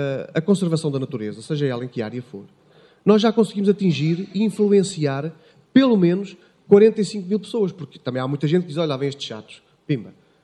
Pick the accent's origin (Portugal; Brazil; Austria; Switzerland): Portugal; Lisbon; now in Castro Laboreiro, Portugal; eu sou lisboeta de Gema, nasci em Lisboa, vivo em Castro Laboreiro, trabalho na varanda